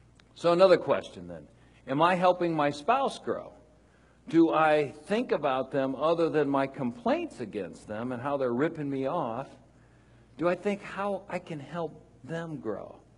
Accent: Mansfield, Ohio, United States; She grew up in Worthington. I grew up in Mansfield. And my kids always remind me of that. Dad, you're from Mansfield.

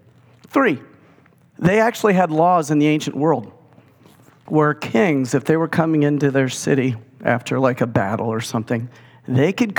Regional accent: Ohio, United States; You know, we're from Ohio, right? We get it.

